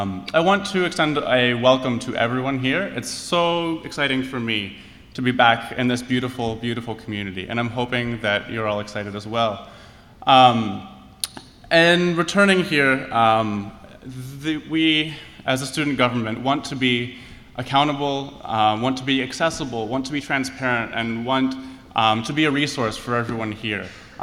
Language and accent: English; Lancaster, Pennsylvania, United States; I'm from Lancaster, Pennsylvania.